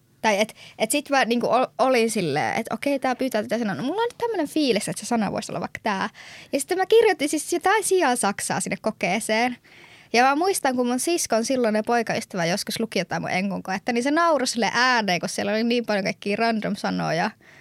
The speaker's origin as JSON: {"language": "Finnish", "region": "Eastern Finland", "country": "Finland", "said": "kun me molemmat ollaan Itä-Suomesta, niin me ei kuulla sitä edes ikinä täällä"}